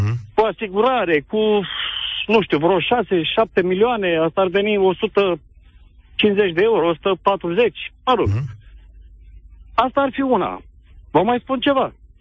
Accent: Galați, Galați County, Romania; sunt din Galați. Am 54 de ani.

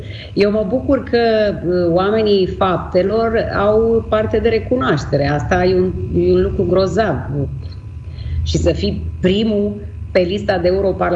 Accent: Romania; Înainte de toate suntem români, sunt româncă și îmi iubesc țara

